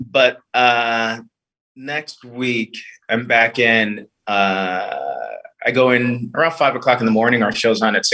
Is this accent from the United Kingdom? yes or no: no; Belize; moved away; I grew up in Belize in Central America, and we didn't have TVs when I was growing up at all.